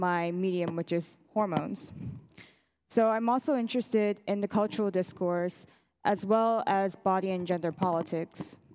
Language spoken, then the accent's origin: English; Los Angeles, California, United States; now in Vienna, Austria; I'm born and raised in Los Angeles, and now I'm based in Vienna.